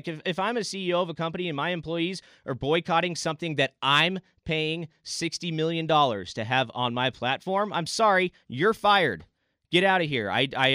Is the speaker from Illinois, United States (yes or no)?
no; Arizona, United States; Here in my home state of Arizona